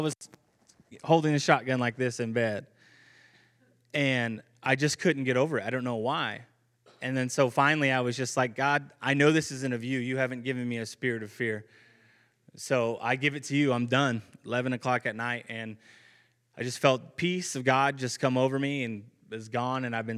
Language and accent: English; Wasco, California, United States; also born or lived in Lancaster, California; I was born in Lancaster, California. I was raised in a very small farming community by the name of Wasco. Wasco, California.